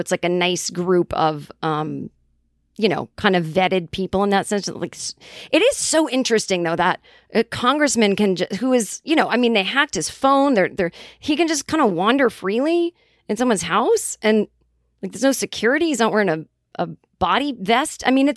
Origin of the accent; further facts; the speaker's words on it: Massachusetts, United States; accent: Boston; And then we started talking in our Boston accents.